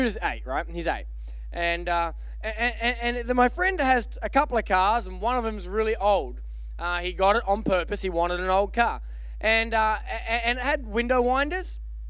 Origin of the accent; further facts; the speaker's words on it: Australia; I'm from Australia. Took a while for technology to get there, right?